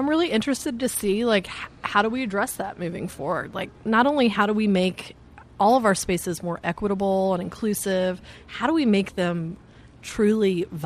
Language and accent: English; Alabama, United States; I cannot do an accent. I'm from Alabama. I can barely speak English.